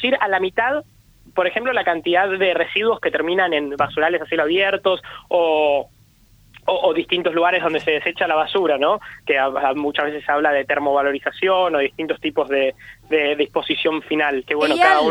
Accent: Buenos Aires, Argentina; yo soy de Capital Federal, es lo que más tengo cerca, por eso pongo ese ejemplo, me pido perdón de antemano por mi porteñismo.

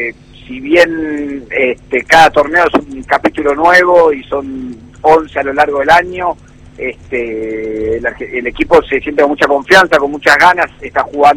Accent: Argentina; la pasión más linda que tenemos como argentinos

